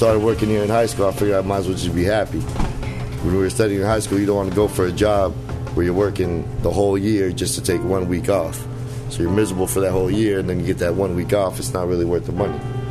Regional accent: Daly City, California, United States; I'm from Daly City, actually, but I've been working in San Francisco all my life.

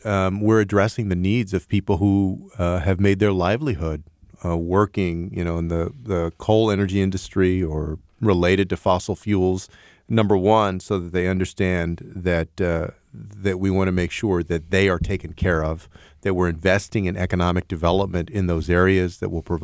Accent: Texas, United States; There was a great analysis of my home state of Texas a couple of months ago

